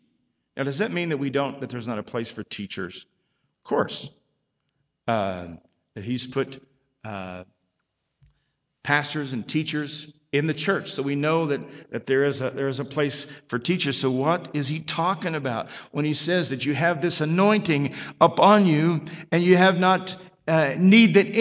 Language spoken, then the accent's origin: English; Oklahoma, United States; came up to the church that I was raised in Oklahoma and preached this revival.